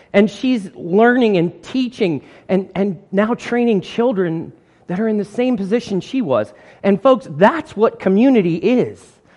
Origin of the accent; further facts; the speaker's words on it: Alliance, Ohio, United States; I grew up in Alliance, Ohio, which is about 6 hours away from here. And I'll tell you, that's a community.